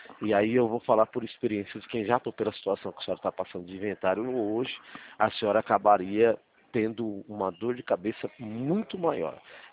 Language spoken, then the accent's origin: Portuguese; São Paulo, Brazil; Eu sou do interior aqui de São Paulo.